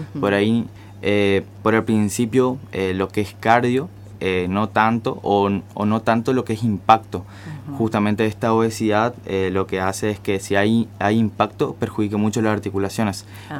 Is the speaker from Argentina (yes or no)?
yes; Argentina; Son parte fundamental de nuestra patria, de nuestra historia como argentinos.